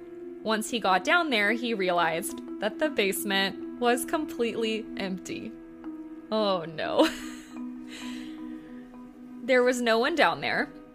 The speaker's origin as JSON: {"language": "English", "town": "Terre Haute", "region": "Indiana", "country": "United States", "tie": "born or raised there", "said": "I grew up in Terre Haute, Indiana, in a haunted house."}